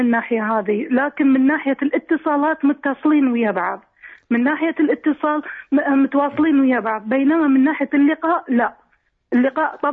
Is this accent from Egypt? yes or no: no; Doha, Qatar; now in Germany; لأن أنا من الدوحة بس جاية حق علاج إن شاء الله الله يشفي عيالي. جايين ألمانيا حق العلاج.